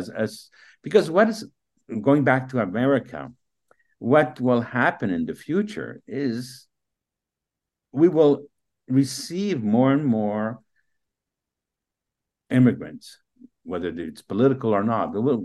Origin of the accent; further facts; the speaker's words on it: New Jersey, United States; Sure, I'm from New Jersey, but that is an accident.